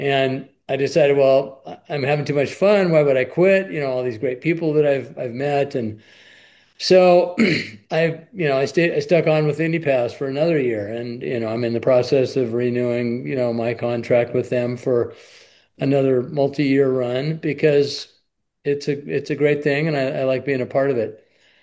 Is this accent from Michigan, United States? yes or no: no; Portland, Oregon, United States; My hometown is Portland, Oregon.